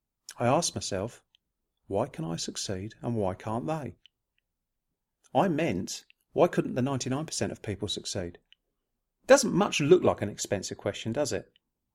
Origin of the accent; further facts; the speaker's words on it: United Kingdom; I am British and I live in West Sussex, United Kingdom.